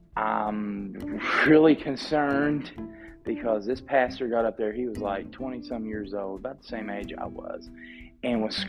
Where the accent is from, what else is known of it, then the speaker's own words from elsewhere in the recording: West Virginia, United States; and I come from Southern West Virginia. So Southern West Virginia, you have a lot of KJV only Baptist churches